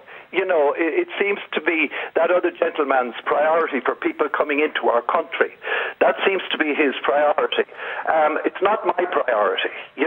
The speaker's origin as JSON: {"language": "English", "country": "Ireland", "said": "We're Irish. We're in Ireland. We were a Catholic country. You know, this is who we are. We're a tiny country. We have 4 million people."}